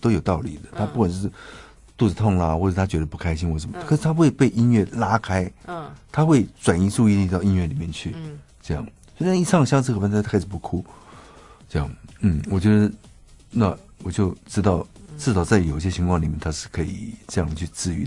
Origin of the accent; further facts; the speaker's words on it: Taipei, Taiwan; born there; 我当然不是鹿港人啊、哦，我在台北出生的